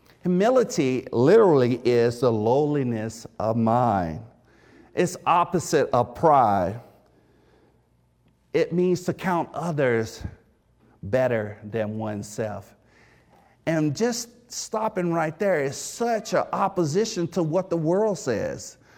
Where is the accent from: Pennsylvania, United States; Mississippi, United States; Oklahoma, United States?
Mississippi, United States; Now, as was mentioned earlier, I'm from Mississippi. And in my family, there's a lot of great cooks.